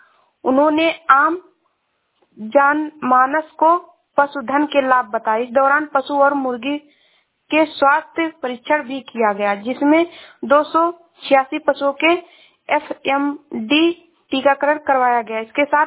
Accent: Uttar Pradesh, India; मैं जिला श्रावस्ती से हूँ।

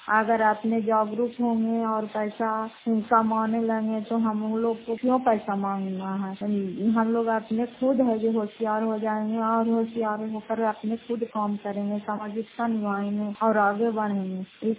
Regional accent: Fatehpur, Bihar, India; घर फतेहपुर, पंचायत मकरौता, जिला नालंदा, प्रातः ब्लॉक की निवासी हूँ।

